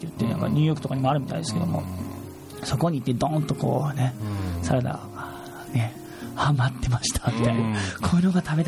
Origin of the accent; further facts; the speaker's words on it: Oita, Japan; あとはその地元の大分県とか大分県県内の食材を主に